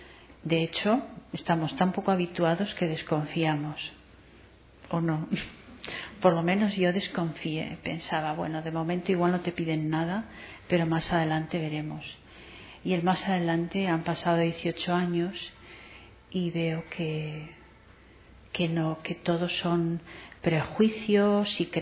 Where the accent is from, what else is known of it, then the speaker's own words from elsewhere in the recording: Bilbao, Basque Country, Spain; born there; also born or lived in Las Palmas; now in Tenerife, Spain; aunque nací en el norte, en Bilbao. Llevo muchos años viviendo en Canarias y los últimos 3 años en Tenerife. Antes de Tenerife he estado muchos años viviendo en Las Palmas.